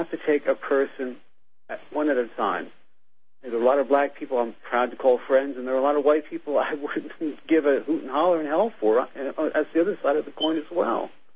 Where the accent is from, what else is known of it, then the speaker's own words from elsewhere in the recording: New Jersey, United States; I'm originally from New Jersey. If you've ever heard of towns like Patterson, East Orange, they're filled with radical Muslims, and it's only getting worse.